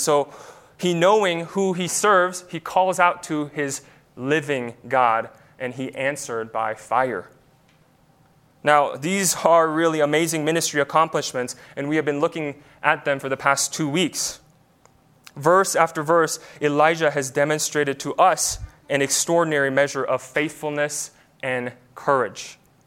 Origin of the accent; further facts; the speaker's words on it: South Korea; growing up in Korea where bullying was quite common